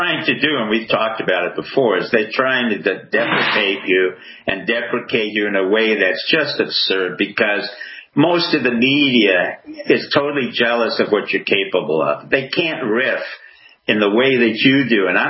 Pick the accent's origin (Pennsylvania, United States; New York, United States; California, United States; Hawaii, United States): New York, United States; New York City; Most people don't realize I grew up in Harlem. On 108th Street in Amsterdam, I went to Booker T. Washington.